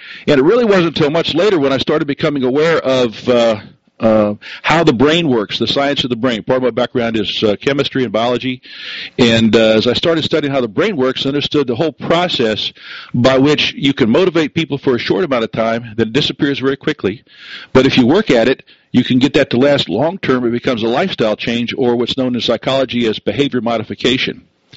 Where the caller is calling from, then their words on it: Wilmington, Delaware, United States; Right outside of Wilmington, Delaware, just on the edge of the Mason-Dixon line.